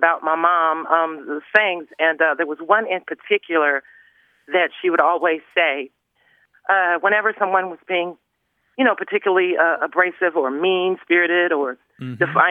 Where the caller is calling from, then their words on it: Huntsville, Alabama, United States; I'm calling from Huntsville, Alabama.